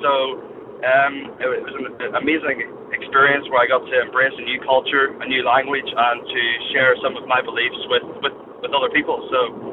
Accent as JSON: {"language": "English", "country": "Ireland", "said": "And being an Irishman, I know how to play in tough conditions and on tough golf courses."}